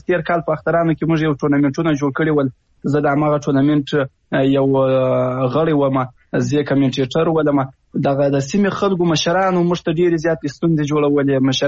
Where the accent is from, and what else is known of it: Afghanistan